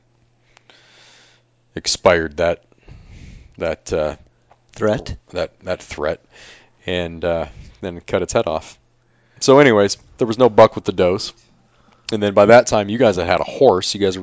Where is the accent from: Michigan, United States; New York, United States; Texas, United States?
Michigan, United States; Well, I'm from Michigan.